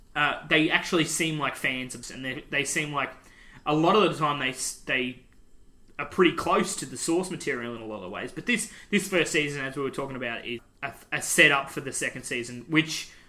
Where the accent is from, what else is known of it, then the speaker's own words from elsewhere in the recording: Australia; No. Why would we, Bob? We're Australian.